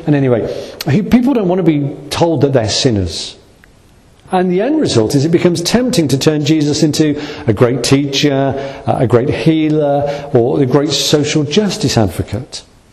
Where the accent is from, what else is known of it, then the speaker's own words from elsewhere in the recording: Liverpool, North West England, United Kingdom; born there; I was born in Liverpool, so I can't help it, it's just there genetically in anyone that's born in Liverpool.